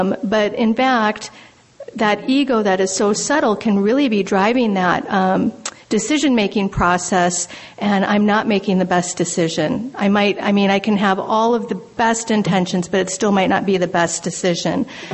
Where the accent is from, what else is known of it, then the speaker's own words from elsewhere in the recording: Minnesota, United States; accent: Minnesota; people knew who I was because of my accent, my Minnesota.